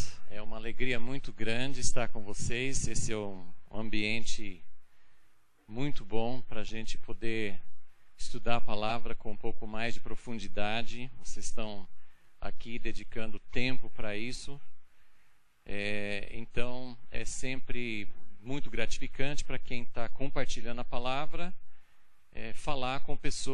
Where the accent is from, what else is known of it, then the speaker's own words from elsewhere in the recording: Brazil; also born or lived in United States; Eu nasci nos Estados Unidos há bastante tempo, mas estou no Brasil também há bastante tempo, né? Então, eu vim ainda criança para o Brasil, minha família toda veio